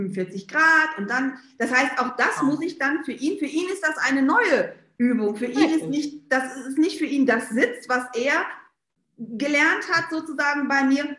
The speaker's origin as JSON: {"language": "German", "region": "North Rhine-Westphalia", "country": "Germany", "said": "Bei uns im Pott heißt das Muckibude."}